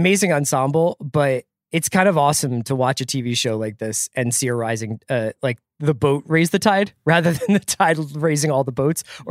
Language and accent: English; Philadelphia, Pennsylvania, United States; I spent more time in New Jersey than other parts of Pennsylvania as a kid growing up in Philadelphia.